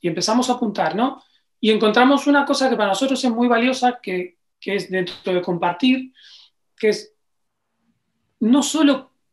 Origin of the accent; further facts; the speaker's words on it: Uruguay; now in Spain; Yo soy uruguayo y alguien cuando vine a España me dijo, ah, uruguayo